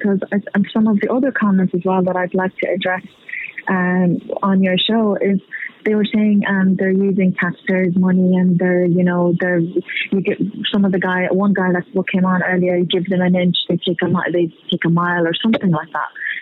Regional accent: Ireland; an Irish Muslim. I was born and raised in this country, but I'm originally from Iraq.

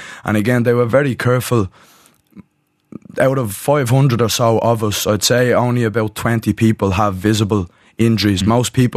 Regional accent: Ireland; us as Irish people

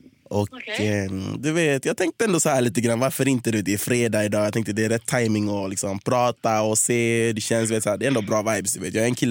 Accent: Gothenburg, Västra Götaland County, Sweden; alla fall. Jag är från Göteborg, jag är 27 år gammal

